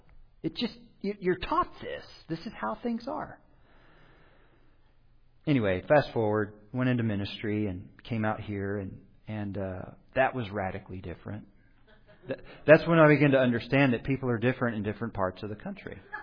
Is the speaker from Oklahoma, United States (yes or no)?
yes; Oklahoma, United States; So, I'm from Oklahoma, and in a particular part of Oklahoma, which is very different from just 1 hour north of me, from where I was in Oklahoma.